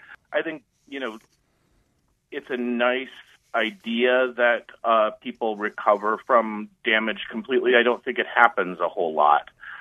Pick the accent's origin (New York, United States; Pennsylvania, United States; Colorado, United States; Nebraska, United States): Nebraska, United States; I grew up in Nebraska in a very close-knit farm family.